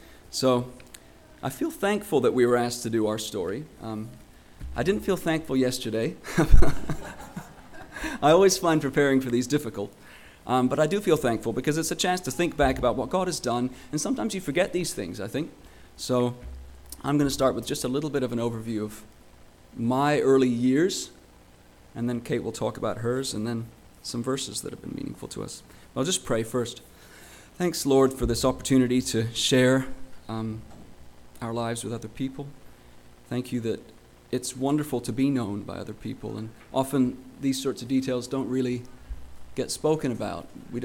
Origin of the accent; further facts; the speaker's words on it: Morocco; but one thing that really stood out to me growing up in Morocco